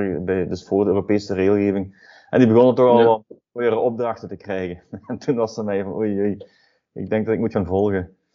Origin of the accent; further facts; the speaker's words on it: Bilzen, Flanders, Belgium; Ik kom uit Bilzen, Limburg. Dat zullen jullie allemaal wel horen.